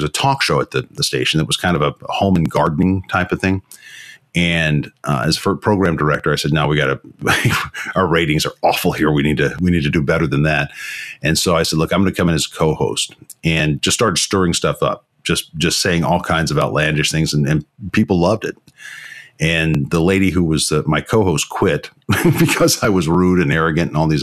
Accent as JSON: {"language": "English", "region": "Florida", "country": "United States", "tie": "born or raised there", "said": "Well, I grew up in the South, in Florida"}